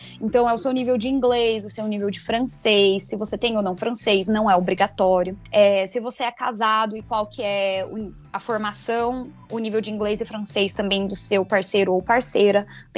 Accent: São Paulo, Brazil; onde eu morava, né, eu venho do interior do estado de São Paulo.

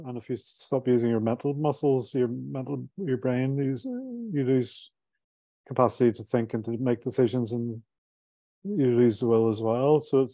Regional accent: Belfast, Northern Ireland, United Kingdom; moved away as an adult; when I was born and bred in Belfast in the 70s, which is a pretty crappy place to be brought up.

